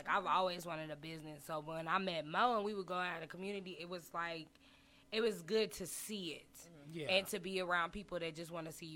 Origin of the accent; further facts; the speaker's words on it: Dallas, Texas, United States; I grew up in Dallas, but I left Dallas for certain reasons